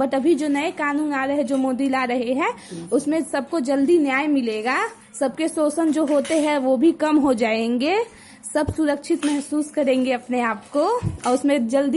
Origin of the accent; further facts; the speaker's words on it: Siwan, Bihar, India; मैं सिवान से हूँ।